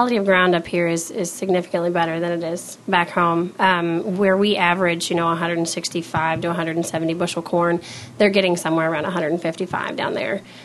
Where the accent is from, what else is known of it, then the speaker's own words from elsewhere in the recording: Kansas, United States; moved away as an adult; now in Iowa, United States; No, actually, I'm from Northeast Kansas originally.